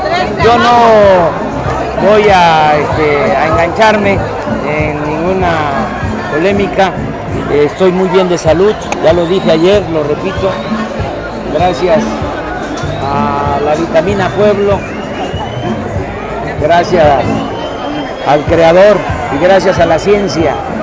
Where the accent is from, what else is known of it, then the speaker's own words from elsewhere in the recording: Mexico; Yo lo que quiero, como muchos mexicanos, millones de mexicanos, es que haya un cambio